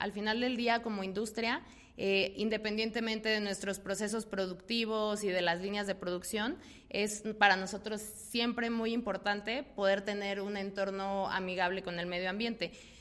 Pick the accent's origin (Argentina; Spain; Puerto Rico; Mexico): Mexico; somos muchísimos mexicanos, entre todos podemos hacer muchas cosas